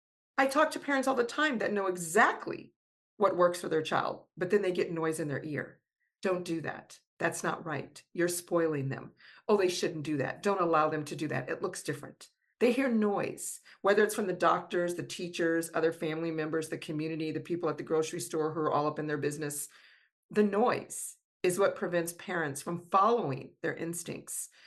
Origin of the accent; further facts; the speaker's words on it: United States; But, you know, I'm American with hesitation, but I am, this is, you know, where I'm from and what I see.